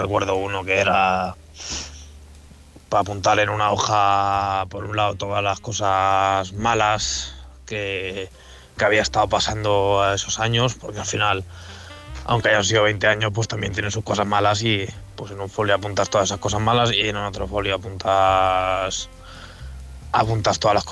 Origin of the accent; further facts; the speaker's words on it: Sonseca, Castilla-La Mancha, Spain; de Sonseca.